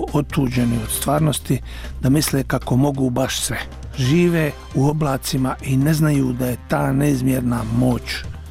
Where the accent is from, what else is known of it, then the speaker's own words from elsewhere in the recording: Sarajevo, Federation of Bosnia and Herzegovina, Bosnia & Herzegovina; now in Prague, Czech Republic; Znam da kada pođem u Sarajevo idem kući, a kad se vraćam u Prag, vraćam se kući. Imam dvije kuće. Tako valjda svi mi emigranti.